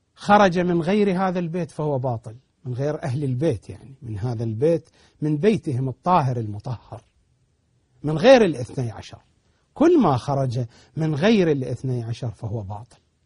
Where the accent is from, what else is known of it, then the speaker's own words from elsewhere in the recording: Iraq; accent: Iraqi; وفي لهجتنا العراقية نسميها الدرزن، بأكثر اللهجات العربية يقولون عنها دزينة